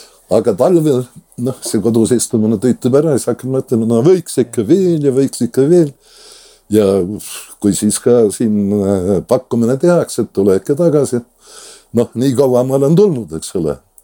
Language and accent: Estonian; Läätsa, Saare County, Estonia; mina olen sündinud Läätsa rannas, meie talu, eks ole, kutsuti kunagi isegi Läätsa taluks